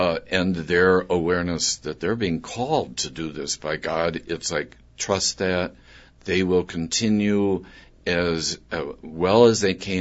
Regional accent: Fond du Lac, Wisconsin, United States; I grew up in Fond du Lac, Wisconsin, and was at St. Anthony's from 61 to 65

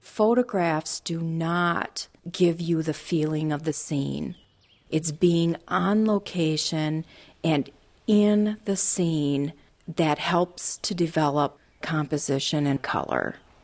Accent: Wisconsin, United States; I think growing up in Wisconsin is part of your soul, is part of my soul. When I think of Wisconsin, I think of all the beautiful places.

